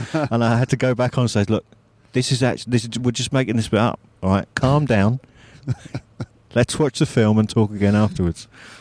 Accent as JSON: {"language": "English", "country": "United Kingdom", "said": "Because I am so British"}